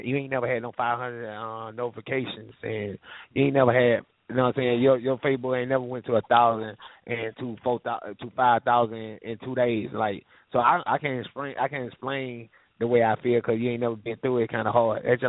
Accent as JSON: {"language": "English", "town": "Long Beach", "region": "Virginia", "country": "United States", "tie": "born there", "said": "I was born in Virginia, Long Beach, Virginia."}